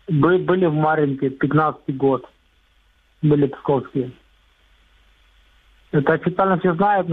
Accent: Odesa, Odesa Oblast, Ukraine; Я с Одессы, я сам боец батальона «Донбасс».

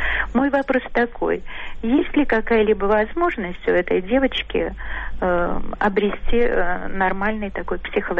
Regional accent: Saint Petersburg, Russia; я из Петербурга.

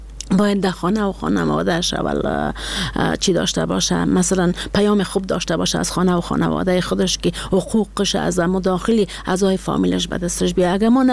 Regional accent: Badakhshan, Afghanistan; ما یک کسی هستم که از بدخشان هستم،

